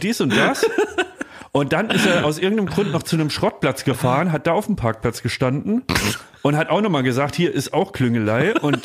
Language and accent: German; Homburg, Saarland, Germany; Aber in meiner Heimatstadt Homburg.